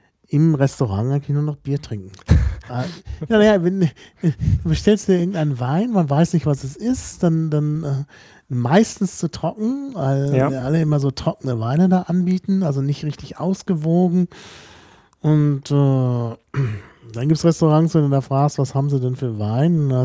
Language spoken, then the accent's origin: German; North Rhine-Westphalia, Germany; das ist aus Nordrhein-Westfalen, kein Leitungswasser, also in der Gegend, wo ich aufgewachsen bin, heißt das Kran, der Wasserhahn heißt Kran